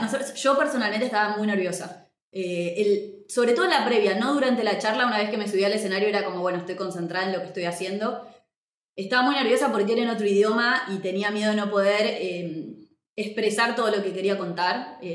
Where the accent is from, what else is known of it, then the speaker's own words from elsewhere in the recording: Argentina; la identidad en cuanto a nosotros como latinoamericanos, a nosotros como argentinos